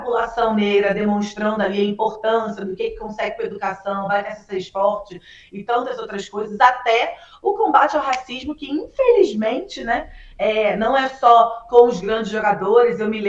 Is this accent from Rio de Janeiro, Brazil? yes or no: yes; Rio de Janeiro, Brazil; born or raised there